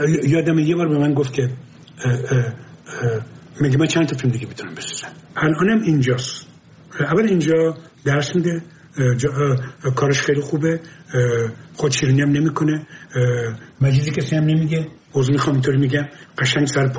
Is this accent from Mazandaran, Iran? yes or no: no; Abadan, Khuzestan, Iran; من بچه آبادانم. آبادان نزدیک تیارا و میارا اینا برو بیرون بود.